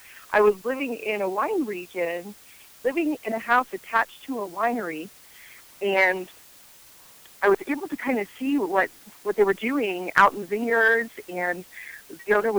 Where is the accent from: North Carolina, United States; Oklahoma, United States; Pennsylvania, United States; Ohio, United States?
North Carolina, United States; And now we're in North Carolina, and it's nice to be here because this is actually my home state.